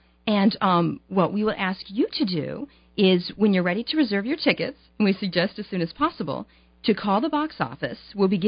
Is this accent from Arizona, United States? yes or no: no; Ohio, United States; Oh, I grew up in Ohio.